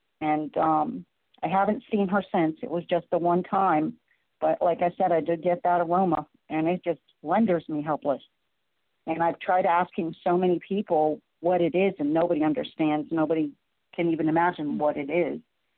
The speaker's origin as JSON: {"language": "English", "country": "United States", "said": "Like you said, I'm Native American and grew up in it. So I've always had a feel for it."}